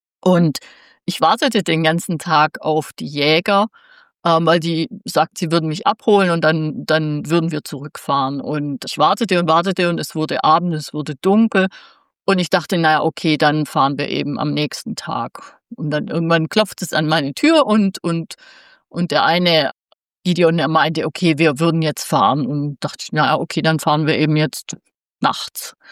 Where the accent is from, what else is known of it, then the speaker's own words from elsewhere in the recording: Southern Germany, Germany; ich komme ja aus Süddeutschland und ich habe meine ganze Kindheit am Mittelmeer verbracht